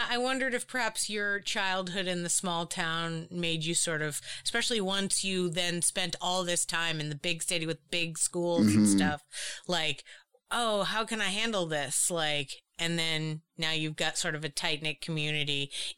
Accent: Boston, Massachusetts, United States; now in New York City, United States; but I came from Boston, and now I live, and after college, I went straight to New York City.

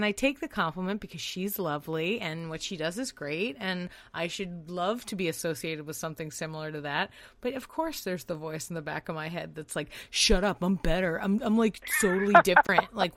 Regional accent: Boston, Massachusetts, United States; I'm originally from Boston. I mean, I'm angry.

